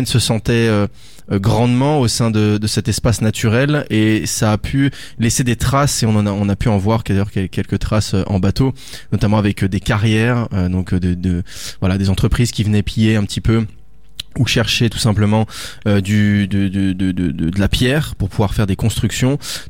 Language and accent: French; Auvergne-Rhône-Alpes, France; Alors moi, j'ai déjà des parcs nationaux chez moi en Haute-Savoie, parce que je viens de pas très loin d'Annecy, pas très loin de Chamonix